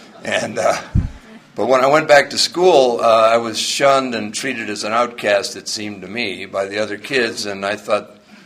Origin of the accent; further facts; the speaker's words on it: Huntington, New York, United States; born there; I came from a good family. I was born in Huntington, New York, out on Long Island.